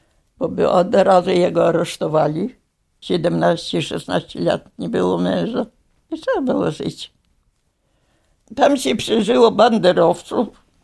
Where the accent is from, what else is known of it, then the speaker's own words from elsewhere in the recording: Kuty, Ivano-Frankivsk Oblast, Ukraine; Urodziłam się w Kutach, to jest nad Czermoszem, na wschodzie. To jest małe miasteczko letnie szkoły. Piękne miasteczko.